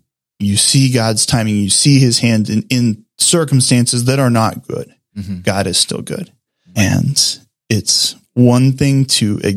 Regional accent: Eugene, Oregon, United States; I grew up outside Eugene.

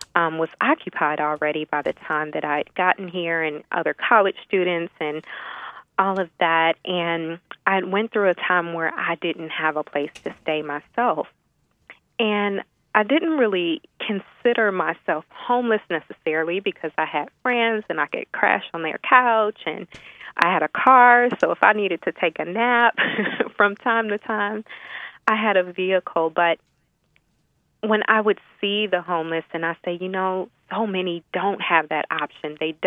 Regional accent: Detroit, Michigan, United States; I began to feel His guiding from my hometown of Detroit after I had graduated undergrad in Nashville and went back home to Detroit

